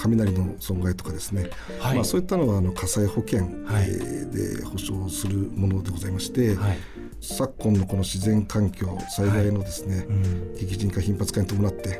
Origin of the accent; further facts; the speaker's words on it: Kanagawa, Japan; 地元が神奈川県ということもありまして